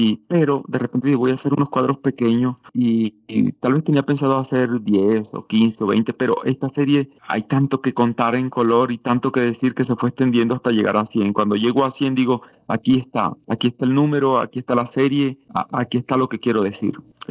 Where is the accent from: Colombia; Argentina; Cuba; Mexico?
Colombia; Cañaverales, La Guajira; now in Bogotá, Colombia; No, yo soy guajiro. Vivo en Bogotá hace 25 años, pero sí soy de La Guajira, de un pueblo que se llama Cañaverales.